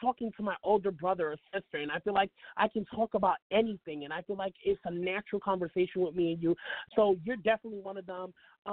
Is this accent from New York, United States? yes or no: yes; New York, United States; She's from New York. I'm from New York.